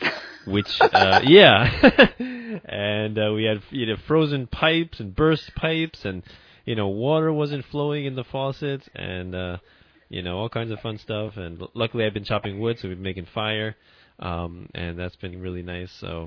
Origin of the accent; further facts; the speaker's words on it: New York, United States; we moved back to, you know, Rockland County, where I grew up in New York